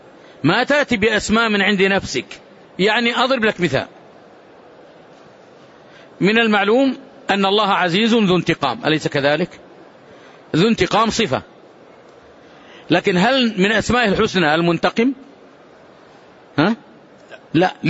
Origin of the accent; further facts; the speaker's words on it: Medina, Medina Province, Saudi Arabia; عندنا في لهجتنا في المدينة يقولون يا هو إذا أرادوا يتهكموا بالشخص